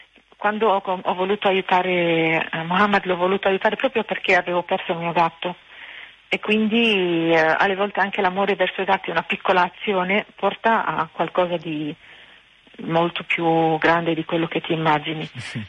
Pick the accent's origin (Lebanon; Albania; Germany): Lebanon; born there; first language Arabic; Italian is a second language; essendo io nata in Libano. Quindi sono madrelingua arabo come lui.